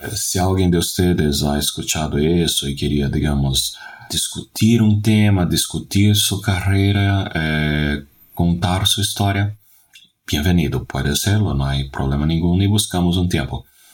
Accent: Belém, Pará, Brazil; un grupo de usuarios llamados Tasafo, que es de mi ciudad natal, Belén.

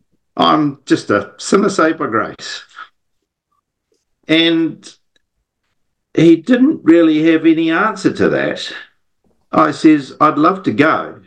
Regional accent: Hamilton, Waikato, New Zealand; I'm from New Zealand. Grew up, born in Hamilton, and grew up there. Loving family, loving society.

